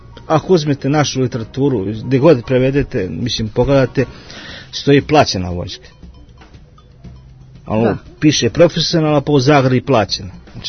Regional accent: Novi Grad, Republika Srpska, Bosnia & Herzegovina; Ja sam iz Novog Grada ili Bosanskog Novog. Novi Grad je danas u Republici Srpskoj.

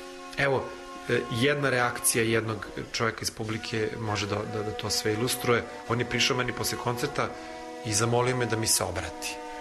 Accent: Serbia; čak i kod nas u Srbiji to više ne zna mnogo ljudi

